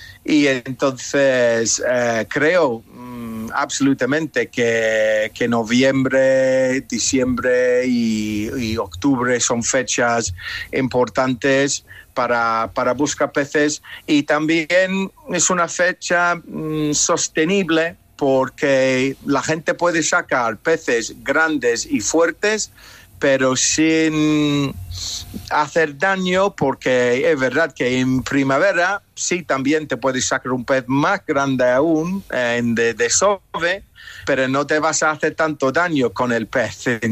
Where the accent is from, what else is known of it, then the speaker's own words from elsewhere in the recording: Scotland, United Kingdom; Spanish is a second language; Pero bueno, por carne y hueso, soy escocés, esto no lo dudas.